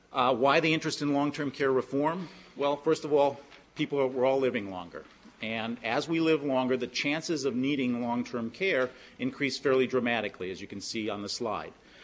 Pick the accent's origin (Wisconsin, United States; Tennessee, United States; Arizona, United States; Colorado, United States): Wisconsin, United States; I always love getting back to my home state of Wisconsin. And even though I left here shortly after I graduated to go to Wisconsin Graduate School at Georgetown, this is still home.